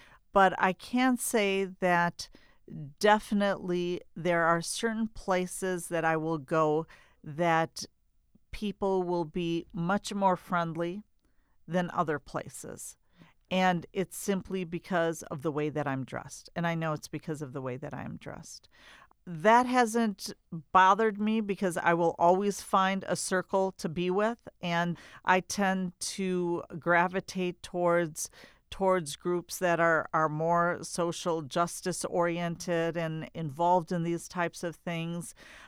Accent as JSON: {"language": "English", "country": "United States", "said": "at least when I travel outside the country, I wear it very proudly that I'm an American."}